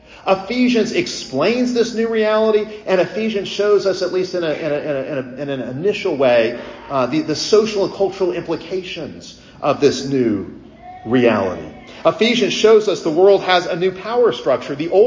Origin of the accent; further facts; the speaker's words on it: Alabama, United States; conservative states like my home state of Alabama